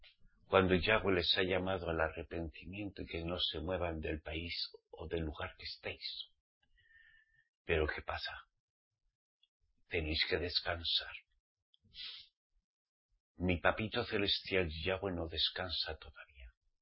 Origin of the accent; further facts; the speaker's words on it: Navarre, Spain; A mí también me tira mi tierra, Navarra. Soy navarro.